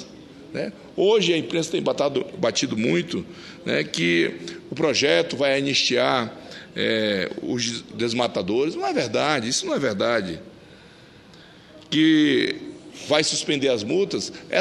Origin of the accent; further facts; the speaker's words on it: Acre, Brazil; Tenho 50 anos que vivo lá no Acre, desde que nasci que vivo lá no Acre.